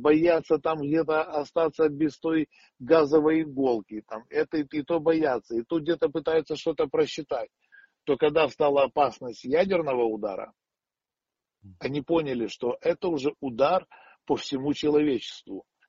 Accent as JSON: {"language": "Russian", "town": "Khmelnytskyi", "region": "Khmelnytskyi Oblast", "country": "Ukraine", "tie": "born or raised there", "said": "я сам родом из Хмельницкого"}